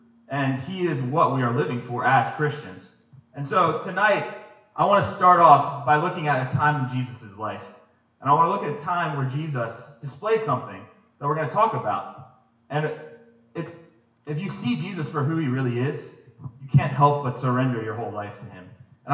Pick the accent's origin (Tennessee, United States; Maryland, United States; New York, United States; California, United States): Maryland, United States; I'm from Maryland, up north.